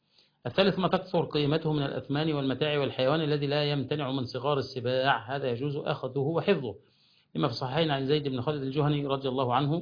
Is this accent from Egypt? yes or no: yes; Egypt; عندنا في مصر